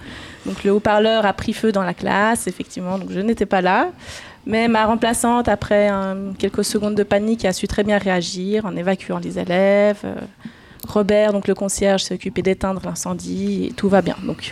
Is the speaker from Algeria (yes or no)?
no; Valais, Switzerland; Mes origines, je suis valaisanne, d'où mon caractère des fois un peu tranché, on va dire. Valaisanne et voilà, Suisse, 100%.